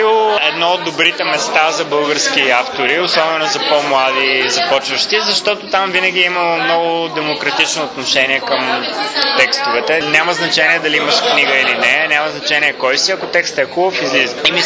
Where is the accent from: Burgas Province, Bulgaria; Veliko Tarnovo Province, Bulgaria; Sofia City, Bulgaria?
Veliko Tarnovo Province, Bulgaria; Veliko Tarnovo; also born or lived in Sliven; Оставаме от тук. Тук съм учил гимназия. Роден съм в Сливен, но от 7 годишен до 18 годишен съм живял тук.